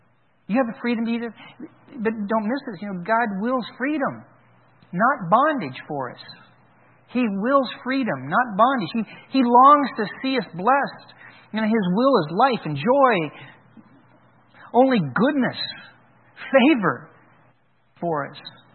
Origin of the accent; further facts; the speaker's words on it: Oklahoma, United States; Yeah, I grew up in Oklahoma. I know that.